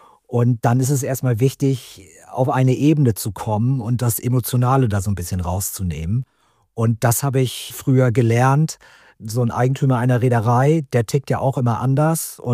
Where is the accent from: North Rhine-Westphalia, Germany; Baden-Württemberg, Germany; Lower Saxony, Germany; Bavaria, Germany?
Lower Saxony, Germany; Lengenbostel; Also ich komme ja aus Sittensen, genauer gesagt komme ich aus einer Mitgliedsgemeinde der Samtgemeinde, nämlich aus Lengenbostel. Das ist ein sehr kleiner Ort.